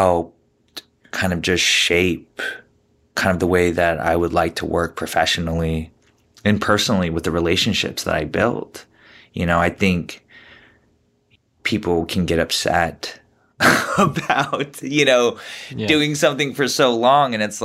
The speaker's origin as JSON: {"language": "English", "country": "United States", "said": "I remember being a little kid and, you know, being Korean American"}